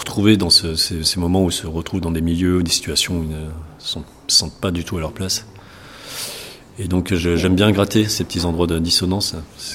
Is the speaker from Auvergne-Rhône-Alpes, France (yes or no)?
yes; Saint-Étienne, Auvergne-Rhône-Alpes, France; parce que j'ai grandi par là-bas, vers Saint-Étienne.